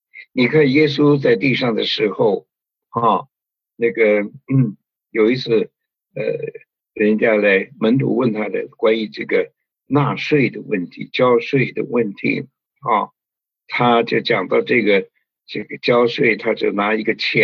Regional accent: China; 我们中国人呢所说的衣食住行，这是我们呢最大的需要。

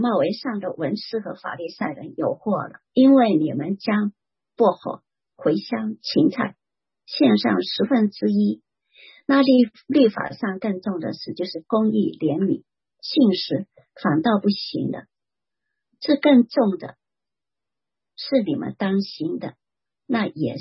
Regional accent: China; 不做到怎么我们中国人起誓哈，就是我假如是这样啊，就是天打雷劈啊，什么什么不得好死啊

